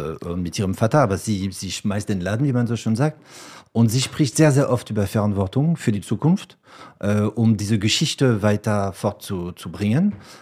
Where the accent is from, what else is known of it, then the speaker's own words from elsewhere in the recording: Saumur, Pays de la Loire, France; German is a second language; Also ich bin in Sumur geboren und habe in Sumur, bin aufgewachsen in Sumur. Ich bin geboren 500 Meter weit weg von der Kellerei.